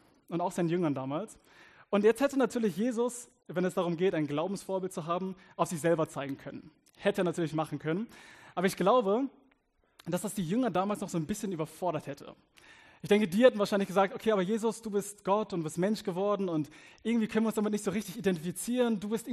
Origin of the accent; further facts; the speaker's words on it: South Africa; Und ich komme hier aus Südafrika, aus einem Township